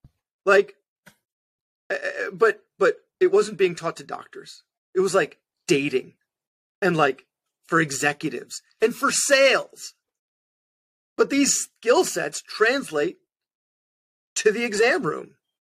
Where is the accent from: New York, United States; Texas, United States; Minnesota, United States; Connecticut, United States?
New York, United States; So I grew up, I guess, middle class, upper middle class Jewish kid on Long Island.